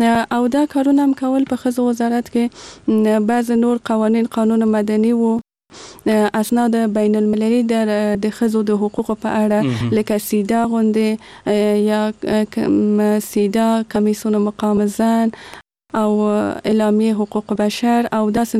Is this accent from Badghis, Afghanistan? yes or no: no; Kabul, Afghanistan; زه په کابل کې زیږیدلې یم او دلته مې ژوند کړی.